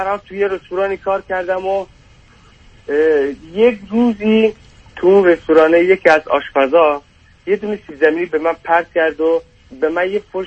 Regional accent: Kurdistan, Iran; born there; ما توی کردستان توی خانواده 7 نفری به دنیا آمدم. من فرزند وسط هستم

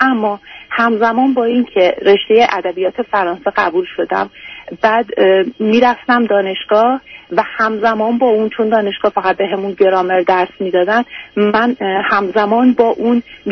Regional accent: Tehran, Tehran Province, Iran; من تو جنوب شهر تهران دنیا اومدم و بزرگ شدم توی محله خیلی بدی که معتادا جلوی چشم ما مواد میفروختن

